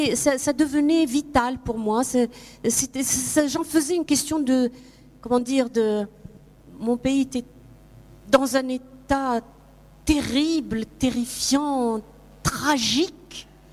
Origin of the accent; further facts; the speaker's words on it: Algeria; Que j'étais berbère, que j'étais algérienne, que je parlais l'arabe, que je parlais le français, que je venais d'Afrique, je suis une africaine.